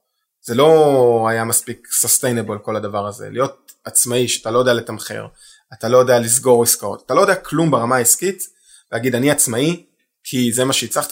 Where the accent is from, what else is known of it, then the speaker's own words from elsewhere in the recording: Rishon LeZion, Central District, Israel; אני מראשון